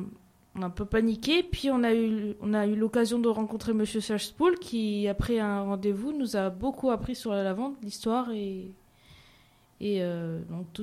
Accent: Manosque, Provence-Alpes-Côte d'Azur, France; born there; Oui, je suis née à Manosque.

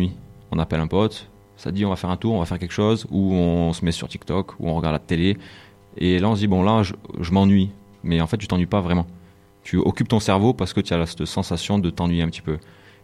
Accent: France; C'est pas parce qu'on est français, tu vois, et qu'on dit, ah, c'est mieux chez nous.

